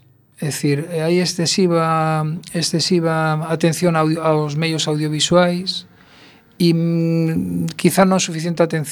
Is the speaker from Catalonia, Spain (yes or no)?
yes; Barcelona, Catalonia, Spain; born there; Eu nacín en Barcelona